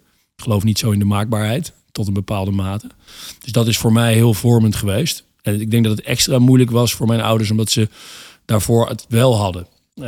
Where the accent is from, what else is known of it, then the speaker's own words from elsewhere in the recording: Groningen, Netherlands; also born or lived in Tilburg; Ik ben trouwens geboren in Tilburg, opgegroeid in Groningen.